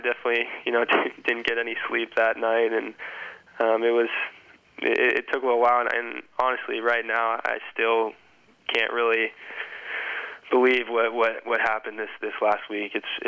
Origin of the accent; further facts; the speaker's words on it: Seattle, Washington, United States; going to Seattle, and it's my hometown club, and just great to go back and live with my family and be around them.